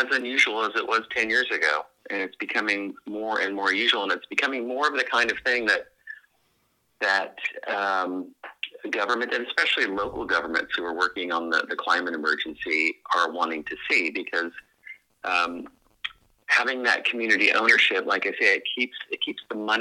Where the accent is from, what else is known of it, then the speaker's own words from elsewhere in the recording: California, United States; my view is a little bit skewed because I grew up in Silicon Valley. Before it was Silicon Valley, it was famous for orchards.